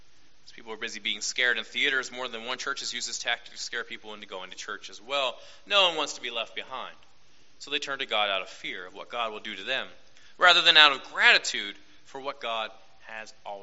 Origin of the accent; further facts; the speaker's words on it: Wheeling, West Virginia, United States; when I was growing up in the Ohio Valley, in Wheeling, West Virginia, there were a lot of refineries there as well.